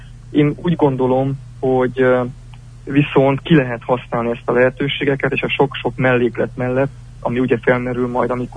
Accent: Transylvania, Romania; hogy kisebbségbe kerültünk, és erdélyi magyarként román állampolgárokká váltunk

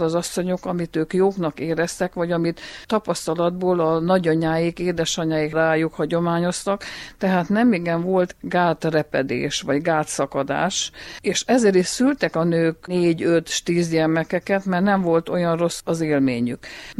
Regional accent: Transylvania, Romania; Én egy székely asszony vagyok, édesanyja, nagymama.

